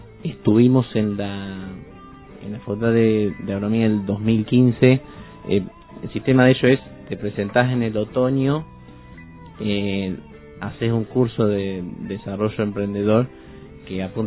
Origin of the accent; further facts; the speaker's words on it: La Pampa, Argentina; los dos venimos de La Pampa. Somos una provincia netamente ganadera.